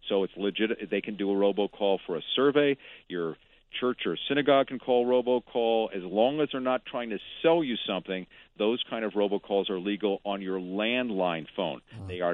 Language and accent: English; Philadelphia, Pennsylvania, United States; I grew up in Philadelphia, so I grew up on Motown.